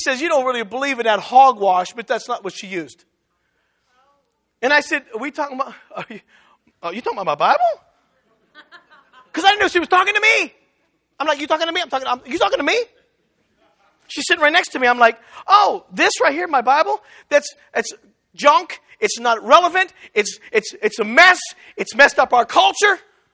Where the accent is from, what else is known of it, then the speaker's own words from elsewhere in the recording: Washington, Pennsylvania, United States; They owned a shop on the campus of Washington Jefferson, one of the greatest doctor schools, lawyer schools in the country, Little Washington, PA, below Pittsburgh.